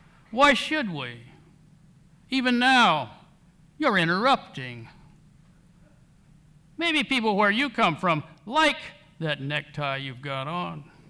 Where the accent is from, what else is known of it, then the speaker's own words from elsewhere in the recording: Midwest, United States; I'm a Midwesterner most of my life, and I've always had this kind of love-hate relationship with my native soil.